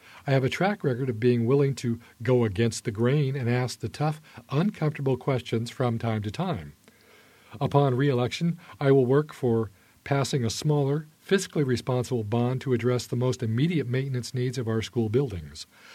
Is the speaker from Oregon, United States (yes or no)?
yes; Silverton, Oregon, United States; also born or lived in Mount Angel; Born and raised in the Silverton-Mount Angel area, I attended Monitor Elementary, Silverton Union High, and OIT. After 2 years engineering for Boeing, I returned home to manage the family farm.